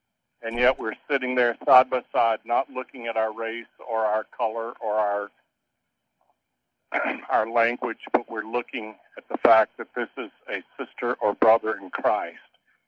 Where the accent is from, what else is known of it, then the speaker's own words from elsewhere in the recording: the South, United States; now, I am originally from the South. I know there's been a lot of racism